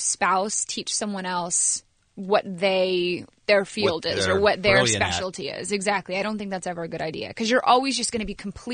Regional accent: North Carolina, United States; Well, I grew up in North Carolina, so I'm a big Panther fan, and I'm a big Tar Heel fan.

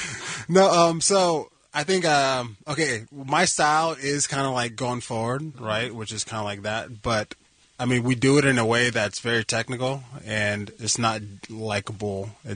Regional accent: Arizona, United States; now in San Jose, United States; since I've started fighting, I've lived in San Jose, and originally I'm from Arizona, so I would say my number one team is the Coyotes.

